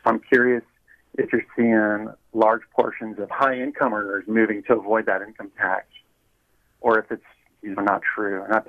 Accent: Texas, United States; now in Roseville, United States; I'm the Texan that moved to California, but for reasons.

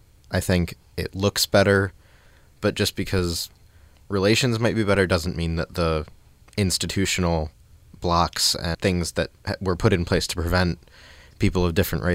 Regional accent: Southfield, Michigan, United States; I'm 18. I'm from Southfield.

